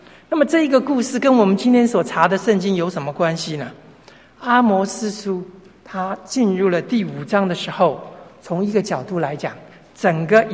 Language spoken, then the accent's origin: Chinese; China; 其实用一个我们中国人用的一个字眼来讲呢，它其实像中国人的挽歌